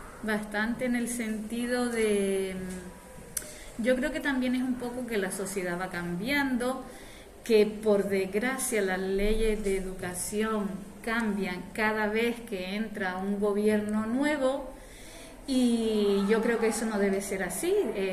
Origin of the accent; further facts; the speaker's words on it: Canary Islands, Spain; also born or lived in Tenerife; yo soy de Gran Canaria, estudié en Tenerife, las primeras sustituciones me tocaron allí y luego pues me mandaron a Fuerteventura, el primer año estuve en Gran Tarajal, era mi primera vez que estaba en la isla